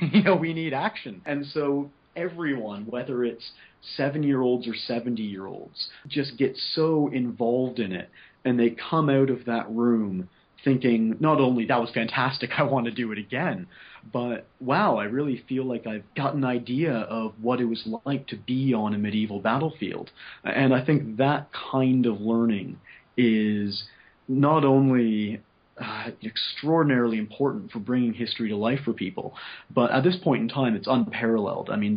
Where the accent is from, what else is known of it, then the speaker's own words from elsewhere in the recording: Eastern Canada, Canada; now in Edinburgh, United Kingdom; I'm coming from Eastern Canada, which has a lot of Scottish roots.